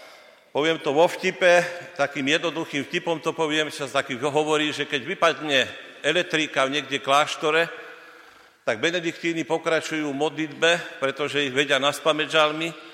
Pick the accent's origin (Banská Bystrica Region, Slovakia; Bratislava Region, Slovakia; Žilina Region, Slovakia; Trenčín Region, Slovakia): Žilina Region, Slovakia; to na Orave, ja som z Oravy, nie?